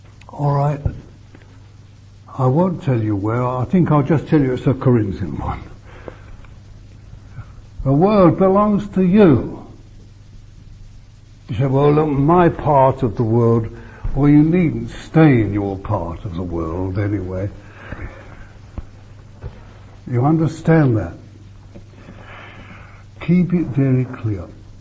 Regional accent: England, United Kingdom; I want you to know I'm not an Englishman. I think I told you yesterday. or was it this morning, I gave up being an Englishman when I got born again, voluntarily. I'm only domiciled here.

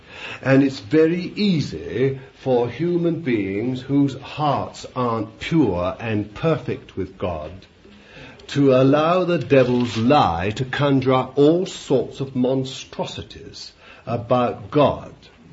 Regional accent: London, United Kingdom; born there; I was born in London.

